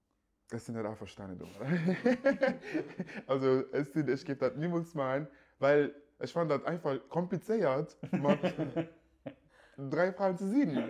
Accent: Nigeria; German is a second language; ich komme aus Nigeria

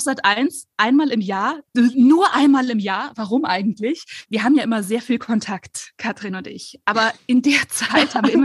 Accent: Landshut, Bavaria, Germany; Landshut ist ja auch meine Heimatstadt. Ich liebe, liebe, liebe diese Stadt.

